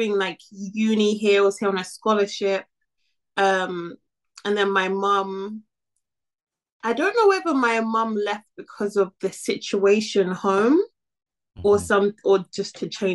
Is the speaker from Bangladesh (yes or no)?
no; Uganda; Oh, I'm from Uganda.